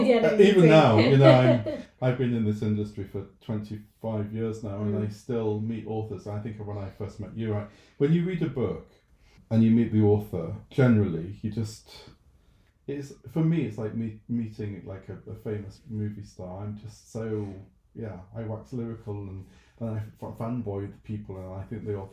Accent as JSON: {"language": "English", "town": "York", "region": "Yorkshire and the Humber", "country": "United Kingdom", "said": "crime novels set in York, and because I'm from York, I was very passionate about those books"}